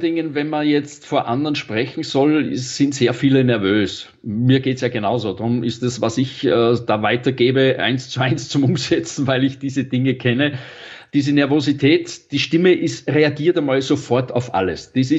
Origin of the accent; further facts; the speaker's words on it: Salzburg, Austria; Ich bin ein waschechter Salzburger Stierwascher, lebe in der Stadt